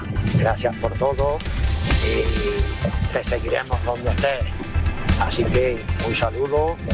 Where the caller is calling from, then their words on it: Andújar, Andalusia, Spain; de Andújar, transportista.